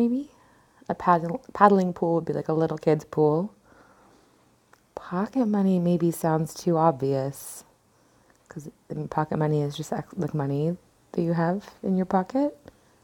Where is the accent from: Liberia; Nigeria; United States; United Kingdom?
United Kingdom; accent: British; I'm sorry for my offensive British accent.